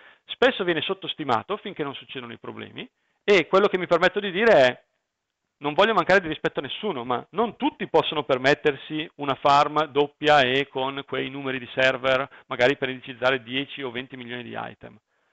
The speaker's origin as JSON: {"language": "Italian", "country": "France", "accent": "French", "second_language": "Italian", "lives_now": "Brescia, Italy", "said": "che si capirà dal mio accento francese, vivo a Brescia"}